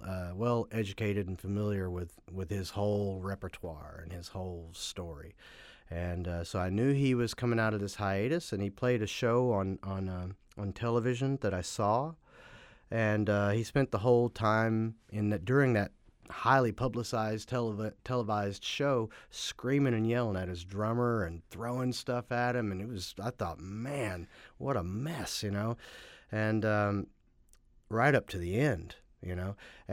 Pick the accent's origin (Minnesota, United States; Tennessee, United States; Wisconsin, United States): Tennessee, United States; Knoxville; I grew up in South Knoxville, you know.